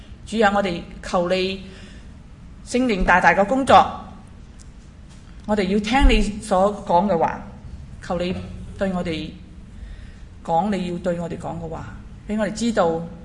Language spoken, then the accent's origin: Chinese; Malaysia; also born or lived in Taiwan; 我在马来西亚八年了，我们在马来西亚二千年，我是马来西亚人不错，但是 我去了台湾读书嘛，四年，然后回去一年呢